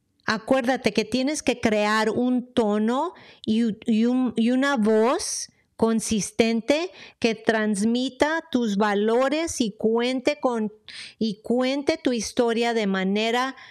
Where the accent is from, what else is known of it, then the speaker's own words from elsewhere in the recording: San Diego, California, United States; first language Spanish; English is a second language; I was born and raised an American. I was born here in San Diego. Yes, if you want to look at that, but English was not my first language. Spanish was my first language